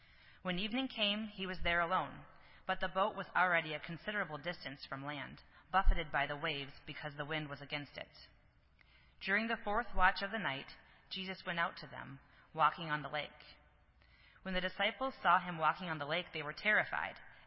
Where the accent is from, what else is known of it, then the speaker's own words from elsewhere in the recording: South Sioux City, Nebraska, United States; We were about to cross the bridge from Sioux City, Iowa, to my hometown of South Sioux City, Nebraska, and we hit a red light.